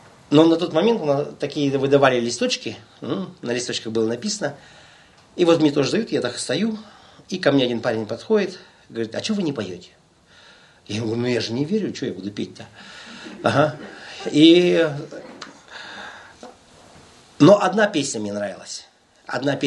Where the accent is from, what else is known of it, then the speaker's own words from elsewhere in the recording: Kazakhstan; и я впервые подумал, что я казах, вот по-настоящему посидел, так подумал, ага, но я язык не знаю